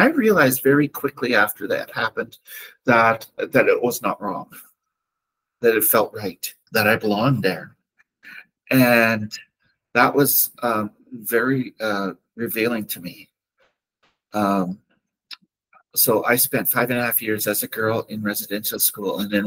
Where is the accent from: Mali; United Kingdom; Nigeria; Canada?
Canada; Saskatchewan; As a two-spirit knowledge keeper, I'm from White Bear First Nation, which is in southeast Saskatchewan. I am actually Lakota Yapi, which is Lakota Sioux. We are descended from Hunkpapa. From down in the States.